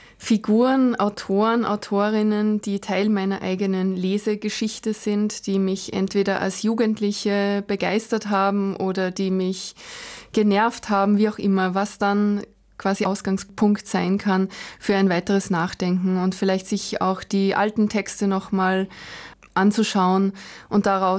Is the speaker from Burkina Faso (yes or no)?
no; Salzburg, Austria; also born or lived in Linz; Also bis ich im Pongau war, bin ich dann in die Volksschule gegangen und vorher sind wir schon viermal umgezogen.